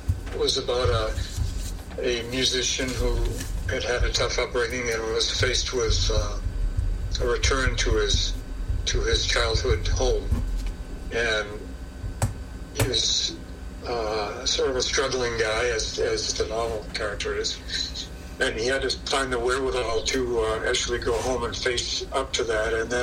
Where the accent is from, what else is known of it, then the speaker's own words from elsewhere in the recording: Freeport, Maine, United States; a lot of that is similar to my childhood growing up in Freeport, Maine.